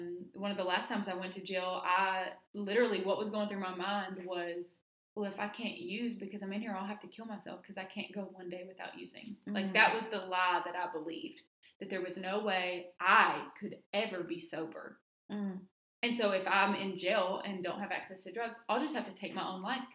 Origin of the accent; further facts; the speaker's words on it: Longview, Texas, United States; We're from Longview, Texas, and I didn't have a whole lot of friends.